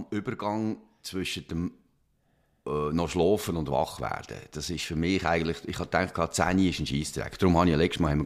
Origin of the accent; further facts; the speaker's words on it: Switzerland; als Schweizer Bürger